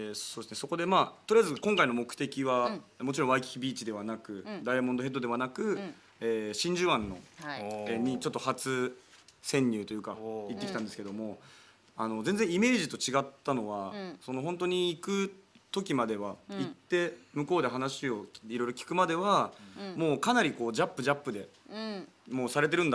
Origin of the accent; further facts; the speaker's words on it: Adachi, Tokyo, Japan; 僕も足立区出身なんですけど